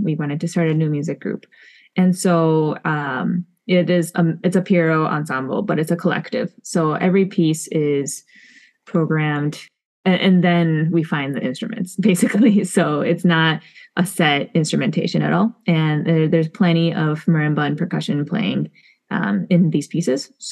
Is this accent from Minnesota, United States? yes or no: yes; Roseville, Minnesota, United States; also born or lived in St. Paul; I was born and raised in St. Paul, and I grew up in the St. Paul suburb called Roseville, and I went to public school and everything like that.